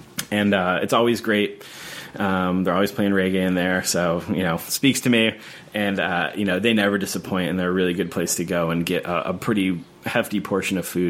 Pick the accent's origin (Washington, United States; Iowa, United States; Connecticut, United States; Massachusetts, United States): Connecticut, United States; New Haven; I'm from New Haven, so you notice there's a lot of New Haven spots on the list.